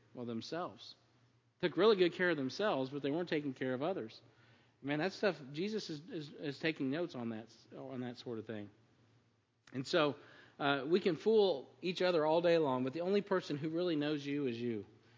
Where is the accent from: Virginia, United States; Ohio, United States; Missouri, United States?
Missouri, United States; I'm from Missouri. We're stubborn.